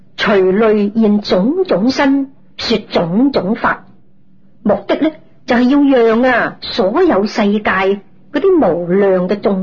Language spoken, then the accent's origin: Chinese; China; 已经普遍深刻在我们中国人